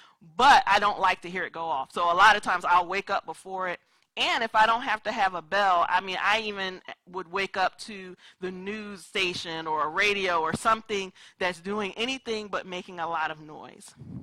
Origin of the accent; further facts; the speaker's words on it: Philadelphia, Pennsylvania, United States; So I'm from Philadelphia, but both sides of my family are from South Carolina. So we are Southern people at heart.